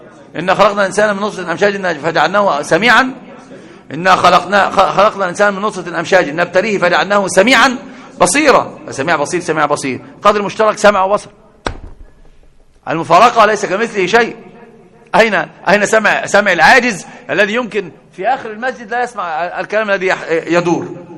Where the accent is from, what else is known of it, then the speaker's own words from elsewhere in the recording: Egypt; ده عندنا في مصر مثل عظيم جدا